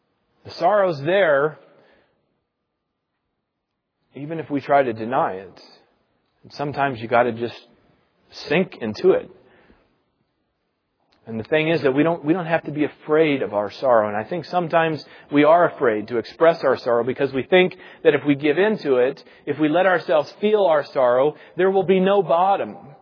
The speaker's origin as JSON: {"language": "English", "region": "Indiana", "country": "United States", "tie": "born or raised there", "said": "I grew up swimming in the Tippecanoe River in Indiana, half an hour, 45 minutes north of Lafayette, Indiana."}